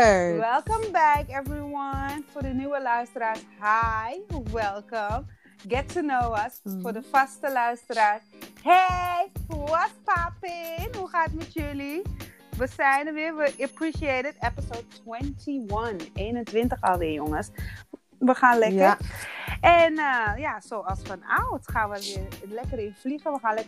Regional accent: Suriname; Wij als Surinamers zijn very proud.

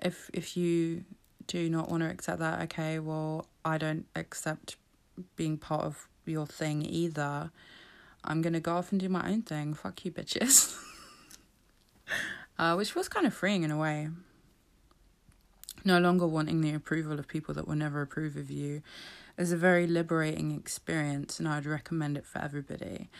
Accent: England, United Kingdom; accent: English; I have an English accent and I live in England

